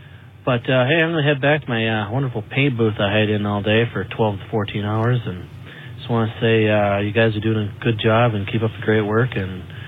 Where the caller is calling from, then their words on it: Minnesota, United States; I am calling from Minnesota again.